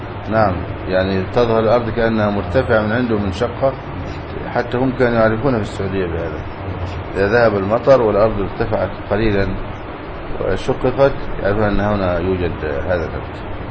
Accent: Egypt; عندنا في مصر

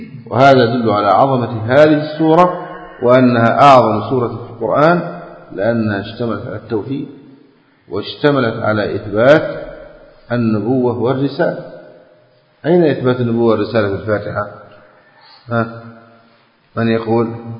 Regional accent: Egypt; فالبدوي عندنا في مصر اشتهر باسم ماذا؟ السيد البدوي

